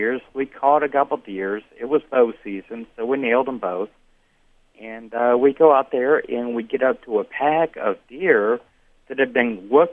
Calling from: Rhode Island, United States; from Rhode Island again.

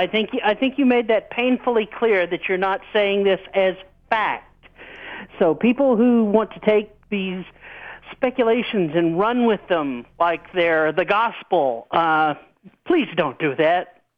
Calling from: Arkansas, United States; from Arkansas.

